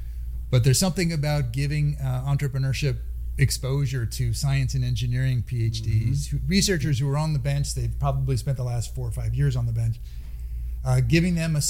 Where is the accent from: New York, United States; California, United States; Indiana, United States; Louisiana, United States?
California, United States; Palo Alto; I grew up in Palo Alto in the 70s